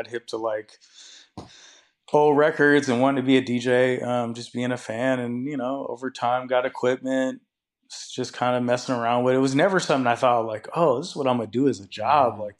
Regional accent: Seattle, Washington, United States; I'm from Seattle. I'm not supposed to be doing what I did with my career.

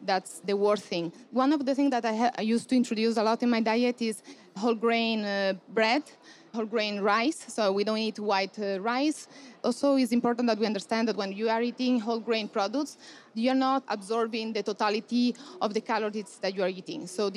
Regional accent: Spain; English is a second language; I'm from Spain.

